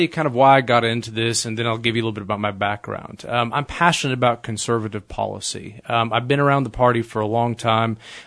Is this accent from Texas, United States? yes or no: yes; Lubbock, Texas, United States; I was born in Lubbock. I'm from Lubbock. I went to Monterey High School. I was an ag boy.